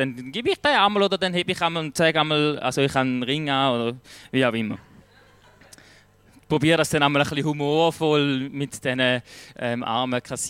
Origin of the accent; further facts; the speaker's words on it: Thurgau, Switzerland; Aber als Thurgauer, ich meine, du kennst es, gell? Es ist einfach schwierig. Aber wir sind ja stolz in Thurgauer